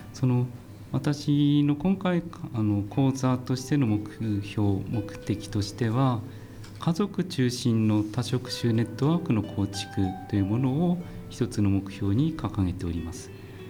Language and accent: Japanese; Oshu, Iwate, Japan; 歳からは水沢で生活して水沢高校を卒業しているので、まあ、出身どちらかと聞かれたら一応水沢ということを答えてます。